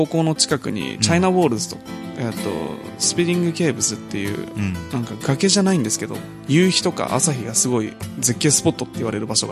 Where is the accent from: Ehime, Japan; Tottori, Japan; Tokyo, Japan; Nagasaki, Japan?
Tokyo, Japan; Hachioji; そうです、東京都八王子市出身です。